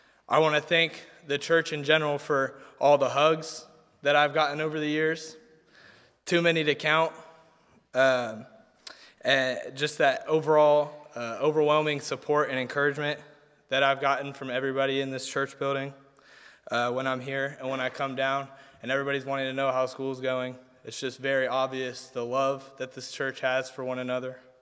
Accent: Tampa, Florida, United States; now in Arkansas, United States; I've grown up here in Tampa, and living in Arkansas, people ask me where I'm from, and I'm like, oh, I'm from Tampa.

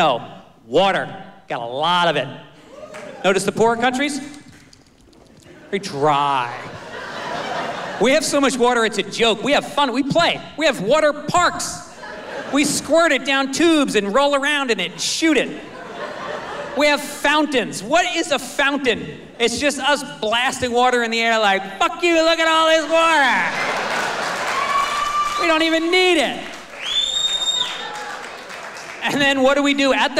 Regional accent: Ireland; I feel like I gotta minimize everything that's good in my life because I'm Irish.

